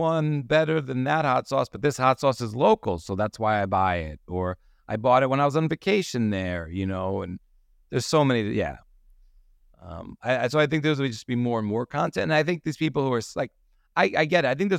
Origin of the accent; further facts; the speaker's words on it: New York, United States; accent: New York; I'm a family man. I'm originally from New York. I got a New York accent.